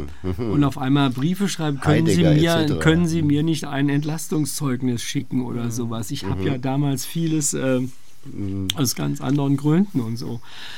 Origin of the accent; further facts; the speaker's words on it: Kassel, Hesse, Germany; weil ich mich mit meiner Heimatstadt hier also sozusagen beschäftige